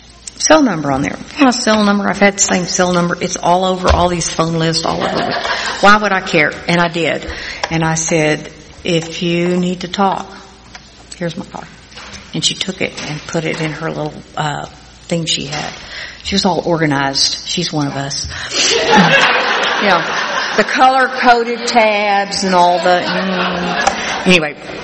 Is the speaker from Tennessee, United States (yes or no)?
no; Wichita Falls, Texas, United States; I said, no, I'm from Wichita Falls, Texas, and I'm speaking at a conference.